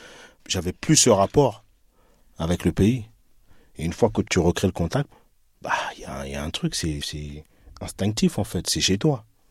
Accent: France; now in Cameroon; Depuis 2011, je suis installé au Cameroun. Donc on est en 2018, ça fait 7 ans. Je suis né au Cameroun en 78. Je suis arrivé en France en 82. De 90 à 2002, je ne suis pas retourné au Cameroun.

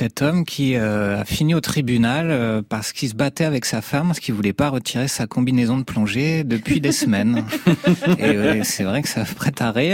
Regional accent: Normandy, France; Alors moi je viens de Basse-Normandie, près de Cherbourg, et je me suis confiné en Picardie

